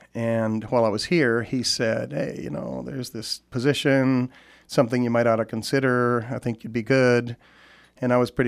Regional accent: Puerto Rico; moved away as an adult; also born or lived in Illinois / Oregon; now in Alaska, United States; Well, I was born in Illinois, but grew up in Puerto Rico. And I went to college in Oregon and stayed there working for 7 or 8 years after college.

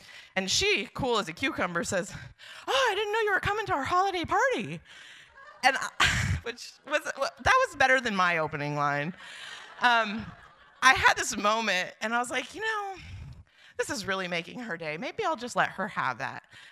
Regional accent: Kodiak, Alaska, United States; I grew up in Kodiak

